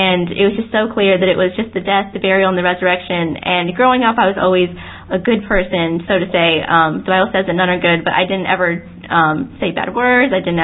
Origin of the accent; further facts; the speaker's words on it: United States; now in England; as I said before, I am American, and so we don't have the accents of the English